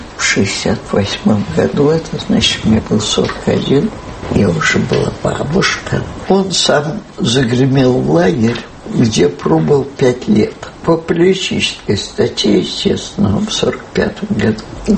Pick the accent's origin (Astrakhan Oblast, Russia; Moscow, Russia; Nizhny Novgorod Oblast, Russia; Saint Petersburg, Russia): Moscow, Russia; И голодно было, и мы, москвичи, которые там